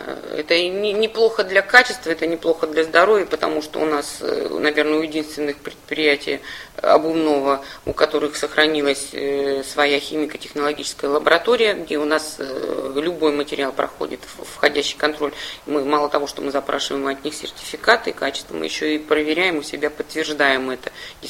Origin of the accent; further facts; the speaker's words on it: Novosibirsk, Novosibirsk Oblast, Russia; Я новосибирец